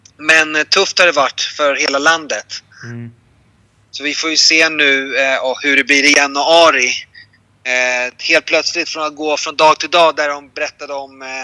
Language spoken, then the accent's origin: Swedish; Sweden; now in Colombia; Så jag pratar med familjen hemma i Sverige, så att de bara, hur har du det?